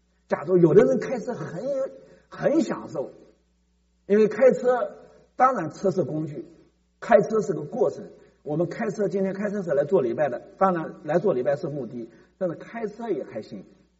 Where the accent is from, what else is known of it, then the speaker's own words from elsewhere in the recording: China; 这就我们中国人教的，知道吗？